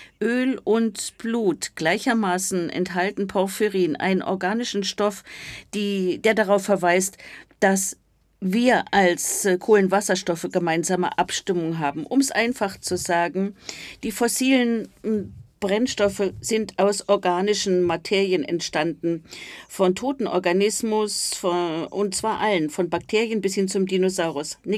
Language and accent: German; Khanty-Mansi Autonomous Okrug, Russia; Es gab einen weiteren Ort in der Nähe meiner Heimatstadt. Kogalym heißt er, auch ein Zentrum der Ölindustrie.